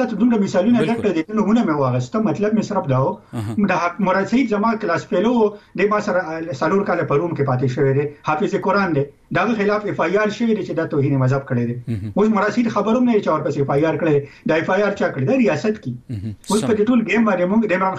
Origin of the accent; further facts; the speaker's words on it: Khyber Pakhtunkhwa, Pakistan; موږ د پښتونخوا یو